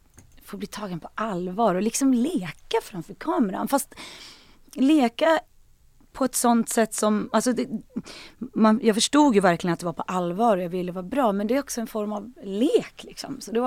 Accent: Sandane, Vestland, Norway; jag kommer från Sandane liksom.

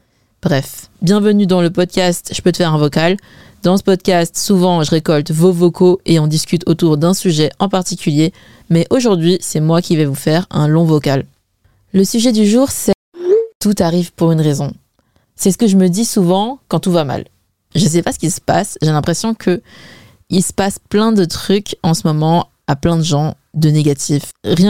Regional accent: China; Peut-être parce que je suis chinoise et en cours de chinois, j'ai appris une histoire.

